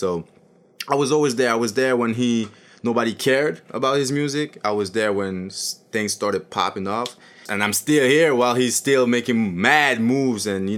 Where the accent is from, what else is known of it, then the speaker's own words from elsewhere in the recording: France; first language French; English is a second language; Because, you know, French is my first language, so you're going to hear it. But back then, it was, like, heavier, like...